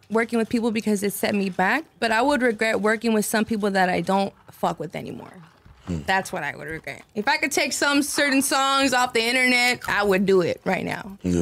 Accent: El Paso, Texas, United States; El Paso, Texas, baby.

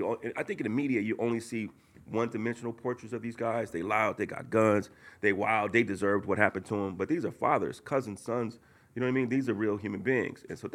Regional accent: Oakland, California, United States; I grew up in Oakland, California, and before I started doing this, you know.

